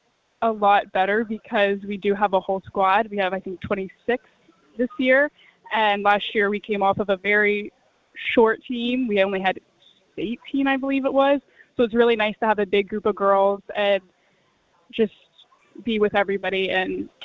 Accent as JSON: {"language": "English", "region": "Maryland", "country": "United States", "tie": "born or raised there", "lives_now": "Michigan, United States", "said": "So I grew up in Maryland. It was definitely, I wanted to get out. I wanted to go far, and I knew Michigan was a big hockey state."}